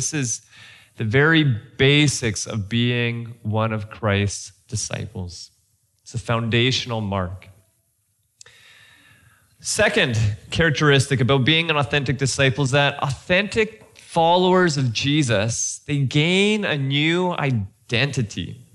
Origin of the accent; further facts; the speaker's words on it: Mexico; I grew up in Mexico, so I don't remember the War of 1812.